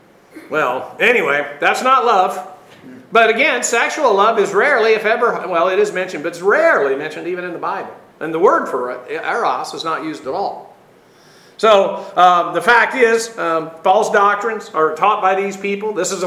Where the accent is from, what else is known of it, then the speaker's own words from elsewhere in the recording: Tupelo, Mississippi, United States; born there; Well, I was born in Tupelo, Mississippi.